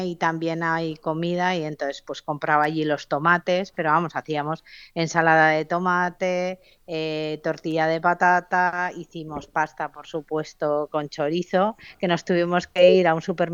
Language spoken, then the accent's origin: Spanish; Pamplona, Navarre, Spain; Ya sabéis que soy de Pamplona